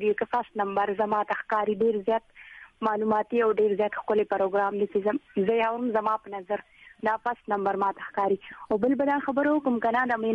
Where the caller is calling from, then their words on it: Khyber Pakhtunkhwa, Pakistan; لکه مروت نه مې ټلیفون کړی